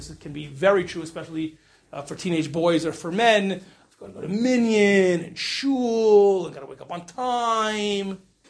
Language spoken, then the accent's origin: English; United States; now in Israel; I made Aliyah only 13 years ago, right? And I'm as American and, you know, non-Israeli as you can imagine